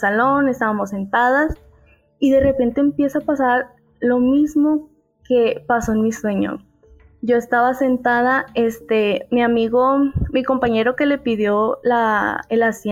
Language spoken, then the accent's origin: Spanish; Mexico; yo soy de México. Me encontraba en ese tiempo estudiando la preparatoria en cuarto semestre.